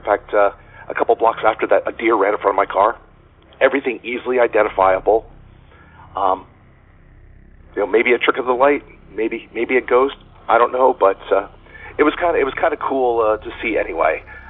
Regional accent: New Jersey, United States; from New Jersey

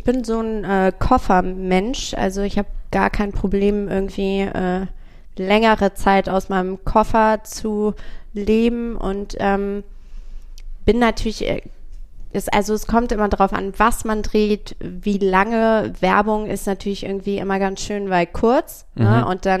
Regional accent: Switzerland; also born or lived in Antwerp; now in Hamburg, Germany; Ich denke, erstmal wichtig, ich bin ja Schweizerin.

